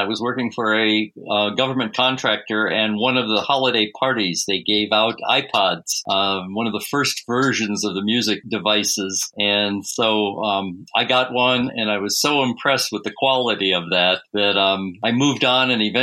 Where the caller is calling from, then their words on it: Virginia, United States; I'm the current president, and I'm coming to you from Virginia in the United States.